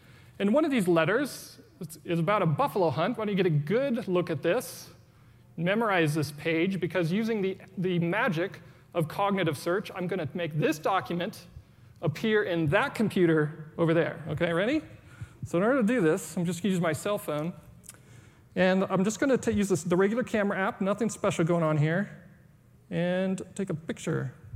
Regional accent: Seattle, Washington, United States; One, I was serving in Texas, and then I'm from Seattle.

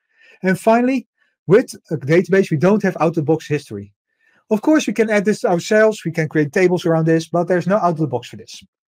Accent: Netherlands; I come from the Netherlands. I live in Rotterdam, where I work at a company called Motion 10.

